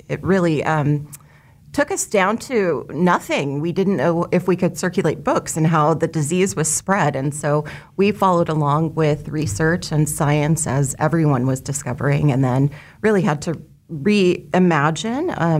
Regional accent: Emporia, Kansas, United States; I grew up in Emporia, Kansas, just up the street. Graduated from the high school there

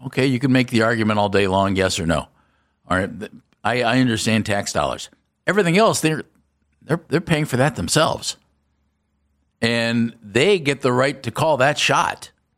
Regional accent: Ohio, United States; I grew up in Summit County. Well, Cleveland was my team. You know, Cleveland's my area. It's my home city, you know, the big city.

